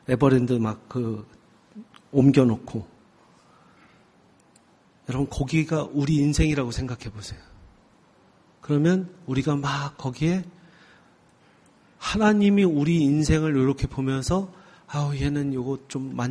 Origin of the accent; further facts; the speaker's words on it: United States; 미국에서 왔어요. 제가 이렇게 조선인처럼 생겨도 미국에서 지낸 시간이 더 많아요.